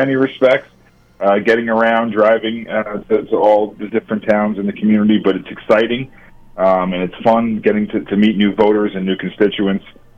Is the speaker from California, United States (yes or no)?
no; Brookfield, Connecticut, United States; I ran for state representative of the 107th District, which includes my hometown of Brookfield, as I mentioned.